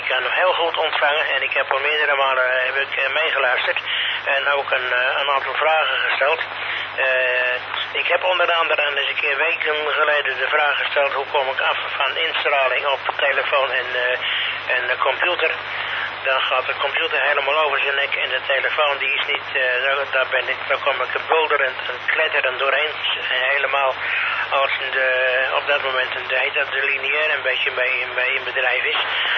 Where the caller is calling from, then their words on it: Westerbork, Drenthe, Netherlands; Ik kom uit Westerbork. Hoe is mijn signaal in Heerenveen? Over.